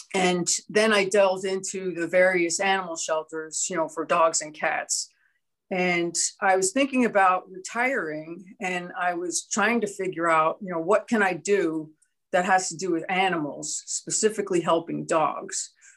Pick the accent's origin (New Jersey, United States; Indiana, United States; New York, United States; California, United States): New Jersey, United States; Well, I grew up in New Jersey, and growing up, I had a fondness of animals